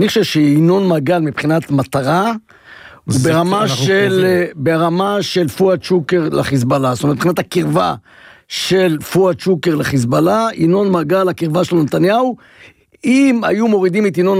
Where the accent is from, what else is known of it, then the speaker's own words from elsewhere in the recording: Ashdod, Southern District, Israel; אני מאשדוד לוקח לי בבוקר רגיל, ביום ראשון, משהו כמו שעה וחצי